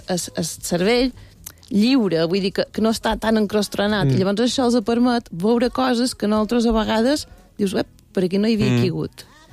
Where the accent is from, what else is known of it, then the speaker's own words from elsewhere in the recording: Felanitx, Balearic Islands, Spain; el meu poble és famosa, per la ironia falenitxera